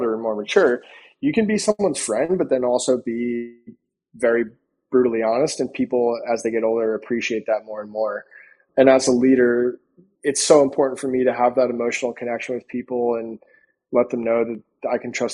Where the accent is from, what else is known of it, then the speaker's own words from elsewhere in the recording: New Jersey, United States; I come from South Jersey, which is typically not that big of a, or back then it wasn't a hotbed for pumping out Division I lacrosse players.